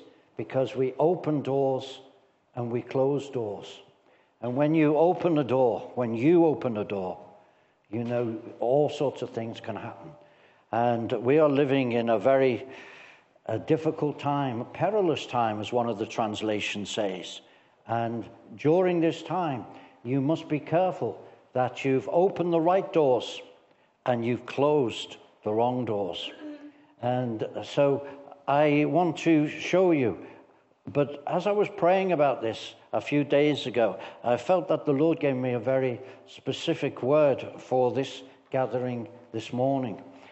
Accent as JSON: {"language": "English", "town": "Liverpool", "region": "North West England", "country": "United Kingdom", "said": "You know, I'm from Liverpool, so I hope you can understand my accent."}